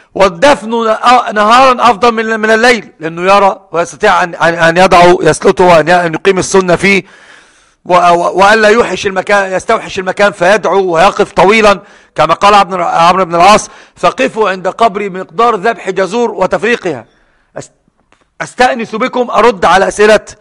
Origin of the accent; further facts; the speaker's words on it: Cairo, Cairo Governorate, Egypt; طبعا من ذلك القرافة إلى المقابر عندنا في القاهرة